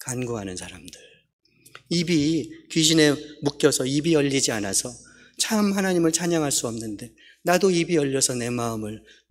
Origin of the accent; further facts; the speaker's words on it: Daejeon, South Korea; 저희 큰 집은 시골이었습니다. 지금 유성인데요. 전 대전에서 자랐고